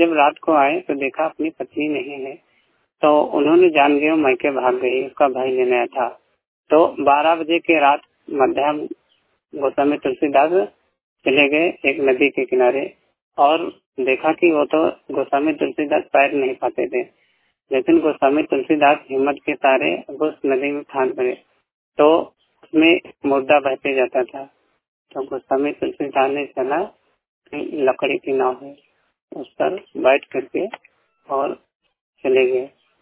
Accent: Uttar Pradesh, India; मैं उत्तर प्रदेश डिस्ट्रिक्ट से बिलोंग करता हूँ।

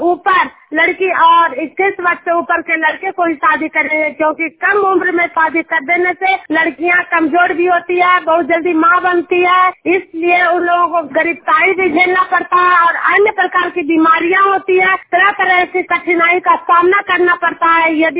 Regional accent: Bihar, India; मैं नालंदा जिला हिंसा प्रखंड जुनियर गांव की निवासी हूँ

